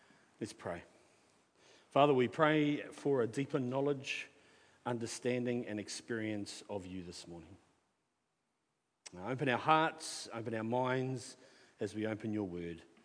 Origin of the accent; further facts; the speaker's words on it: Palmerston North, Manawatū-Whanganui, New Zealand; I'm from Palmerston North, the place no one wants to go and the place everyone wants to leave.